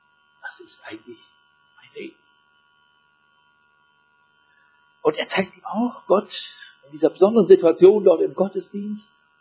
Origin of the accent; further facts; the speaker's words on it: Germany; so ungefähr wie in den 50er Jahren bei uns hier in Deutschland in der Nachkriegszeit. Ich kann mich daran erinnern, dass ich da als Kind in die Erholungsferien geschickt wurde